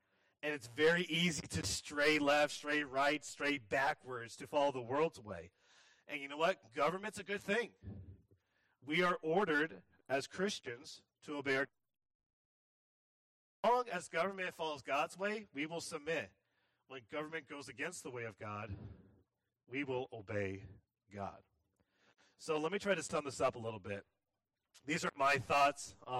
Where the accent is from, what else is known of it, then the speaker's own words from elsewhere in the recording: United States; And yes, I am an American, and yes, I love this country.